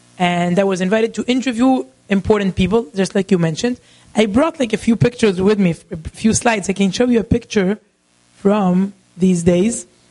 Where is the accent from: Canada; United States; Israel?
Israel; So I grew up in Israel, and until the age of 15, I never met someone who is religious